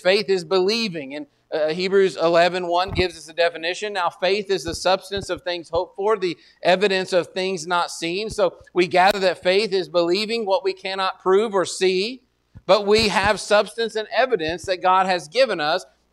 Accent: Texas, United States; because that's what it looks like to me as a Texan

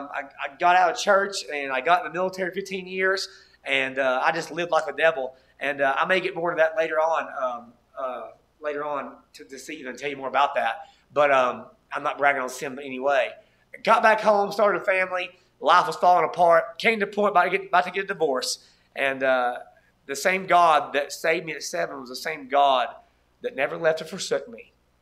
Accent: Tennessee, United States; But we're from East Tennessee, and we're missionaries in Nigeria.

